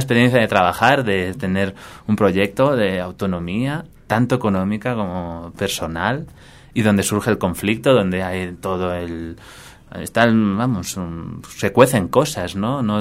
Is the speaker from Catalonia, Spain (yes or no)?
yes; Barcelona, Catalonia, Spain; Yo también soy de ciudad, de Barcelona. Me crié ahí, no tengo pueblo, no tengo nada. O sea, Barcelona, mis calles de cemento.